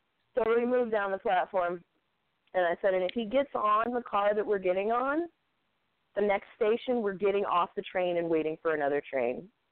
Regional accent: New Orleans, Louisiana, United States; And see, what people don't know about me is that A, I'm from New Orleans.

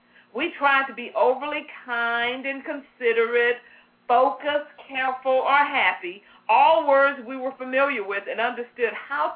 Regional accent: Houston, Texas, United States; I grew up in Houston, Texas, and my fifth grade teacher was Miss Verna Jones.

